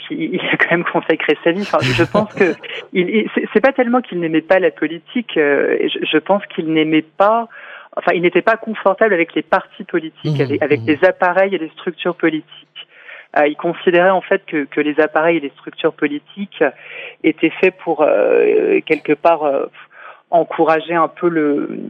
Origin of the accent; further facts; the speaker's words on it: France; en tant que citoyenne et en tant que Française.